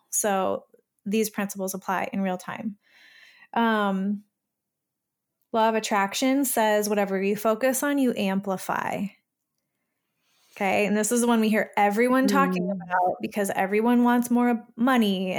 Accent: Michigan, United States; Another example I have of this is when I was in high school, growing up in Michigan, small town Michigan, we had three-wheelers.

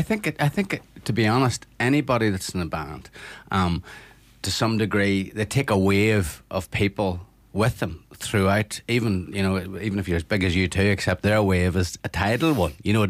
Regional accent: Northern Ireland, United Kingdom; I love the people from the North. I actually loved growing up in the North, you know, regardless of the troubles. For us, it was a great, great time growing up, you know.

